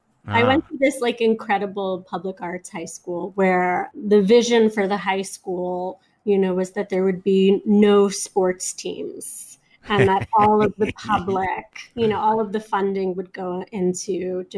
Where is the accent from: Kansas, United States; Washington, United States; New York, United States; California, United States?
New York, United States; I grew up in New York, so I saw a lot of independent film, and I had access to a lot of independent film.